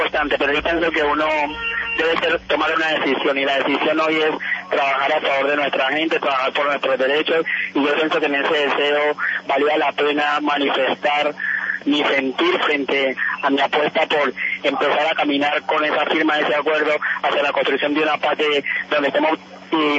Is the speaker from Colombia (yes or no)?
yes; Buenaventura, Valle del Cauca, Colombia; yo soy de Buenaventura, nacido acá, viví toda mi vida en el barrio San Francisco de Asís, soy el hijo último de 7 hermanos, 3 de padre y madre, con los cuales siempre viví